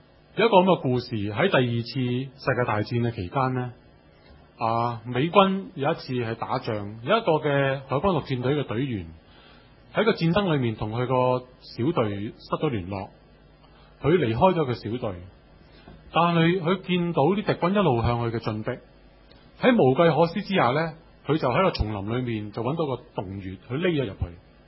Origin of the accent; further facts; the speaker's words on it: China; 我哋中国人好想一样嘢就系趋吉避凶